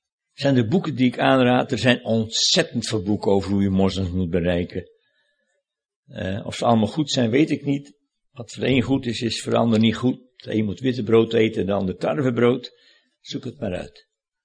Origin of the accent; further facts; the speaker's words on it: Sint Pancras, North Holland, Netherlands; Ik kom uit Sint Pancras, daar boven Alkmaar, hè, donker in Holland. En daar ben ik ook op de lagere school geweest.